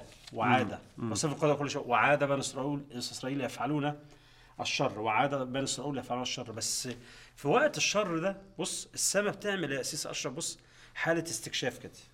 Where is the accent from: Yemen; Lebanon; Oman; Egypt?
Egypt; في مصر احنا اقول